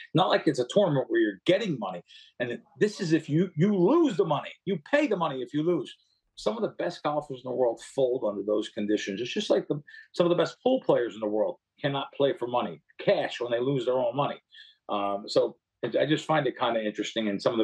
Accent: New York, United States; I, you know, you always want to think that I grew up in New York around my mother's family, and then I met a lot of people, Italians and Jewish and money guys and Greeks.

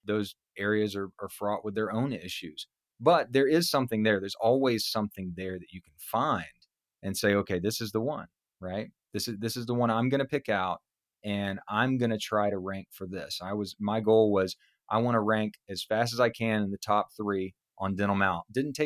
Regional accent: South Carolina, United States; now in Orlando, United States; I'd like to go back to my home state of South Carolina. We have built a great thing here in Orlando.

